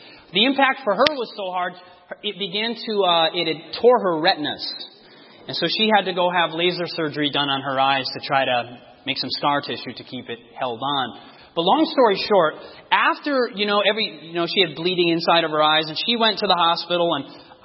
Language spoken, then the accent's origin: English; Michigan, United States; And we don't have this in Michigan. I'm originally from Michigan.